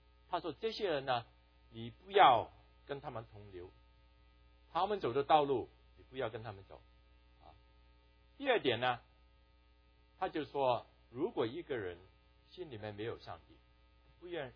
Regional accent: Guangdong, China; 虽然间我们广东人呢，很少那个人的名字里面有个福字的啊

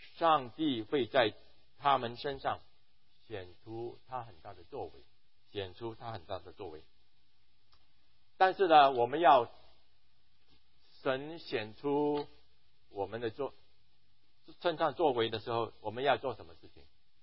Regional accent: Zhongshan, Guangdong, China; 因为我是中山人啊，很荣幸啊

